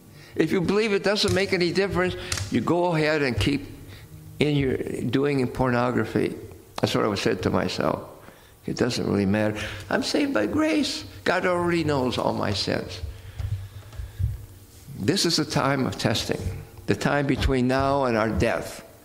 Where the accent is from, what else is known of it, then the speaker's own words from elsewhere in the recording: Mount Joy, Iowa, United States; also born or lived in New York; I was born in New York and raised in Iowa. I was raised in Mount Joy, Iowa. Nobody I ever met ever heard of Mount Joy, Iowa.